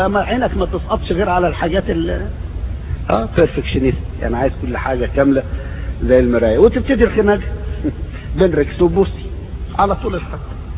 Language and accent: Arabic; Egypt; عندنا في مصر بنسميها السرايا الصفرا